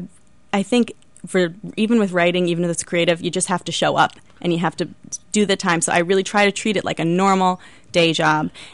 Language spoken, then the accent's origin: English; Philadelphia, Pennsylvania, United States; now in New York, United States; I might live in New York, but I'm still from Philly, so they should watch out.